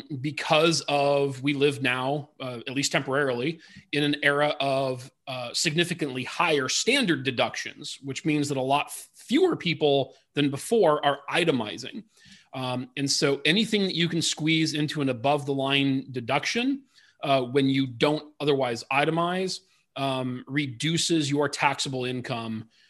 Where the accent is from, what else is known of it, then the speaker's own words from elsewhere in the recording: Rapid City, South Dakota, United States; also born or lived in Fort Collins; I am from all over the place. My driver's license says Rapid City, South Dakota, although I never visit there. Lived in Fort Collins for about a decade, live out in Washington State now.